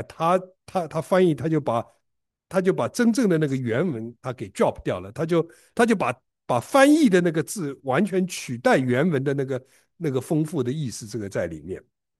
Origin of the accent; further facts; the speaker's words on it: China; 因为我们中国人讲话时态不够注意啊